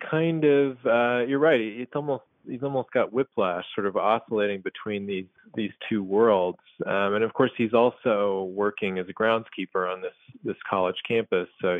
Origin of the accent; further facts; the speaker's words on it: Kentucky, United States; the towns that I knew so well and the people that I knew so well growing up in Western Kentucky.